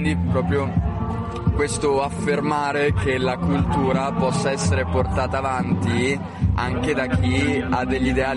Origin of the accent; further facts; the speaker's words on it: Pavia, Lombardy, Italy; Io sono di Pavia